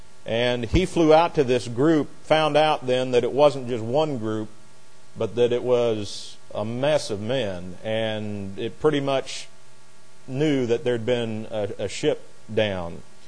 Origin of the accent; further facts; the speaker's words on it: Indiana, United States; And Adrian was an attorney in Frankfort, Indiana, which was just 4 miles from my hometown.